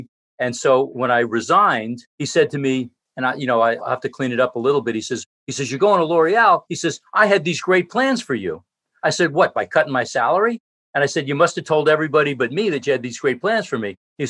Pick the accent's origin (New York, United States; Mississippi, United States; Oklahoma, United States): New York, United States; New York City; Well, I was brought up in New York City. I'm a third generation New York City guy. My grandparents were born in the city.